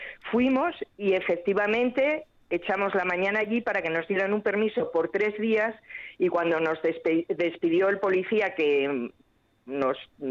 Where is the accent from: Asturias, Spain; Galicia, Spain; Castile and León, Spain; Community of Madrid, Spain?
Asturias, Spain; Soy asturiana, no me hables de trenes nacionales.